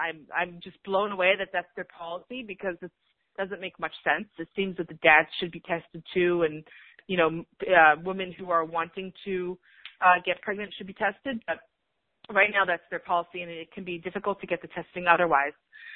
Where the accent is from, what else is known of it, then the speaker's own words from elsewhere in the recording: South Africa; born there; I was born in South Africa, and my dad is a physician who trained in South Africa.